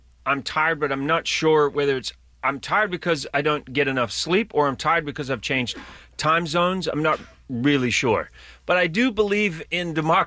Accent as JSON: {"language": "English", "country": "New Zealand", "said": "You know, I come from New Zealand"}